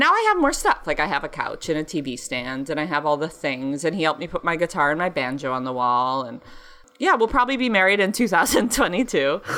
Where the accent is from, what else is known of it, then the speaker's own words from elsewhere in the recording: Detroit, Michigan, United States; I'm from Detroit.